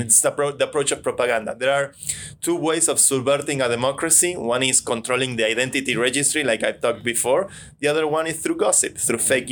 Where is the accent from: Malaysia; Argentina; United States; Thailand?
Argentina; which I come from Argentina.